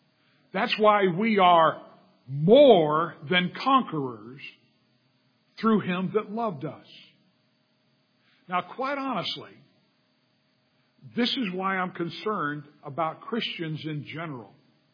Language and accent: English; California, United States; My soul, I grew up in the San Fernando Valley.